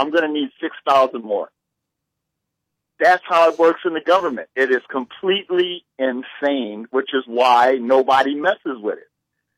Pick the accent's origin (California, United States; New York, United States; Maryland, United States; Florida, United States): Maryland, United States; Baltimore; now in Hawaii, United States; I love Hawaii. I'm from Baltimore.